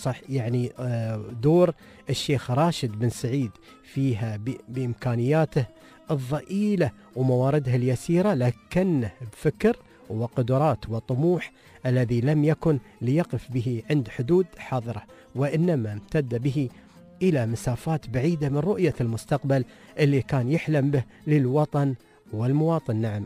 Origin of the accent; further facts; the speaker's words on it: United Arab Emirates; عندنا في الفجيرة، عندنا في ملقيوين، عندنا في عمان وغيرها من إمارات الدولة